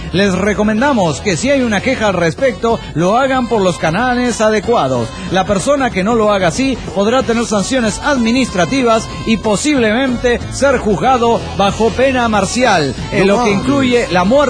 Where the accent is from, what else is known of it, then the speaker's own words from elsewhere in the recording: Cusco, Peru; de Cusco, Perú.